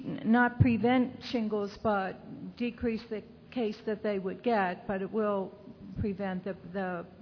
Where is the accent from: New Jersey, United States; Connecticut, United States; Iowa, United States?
New Jersey, United States; Madison; I'm from Madison, New Jersey.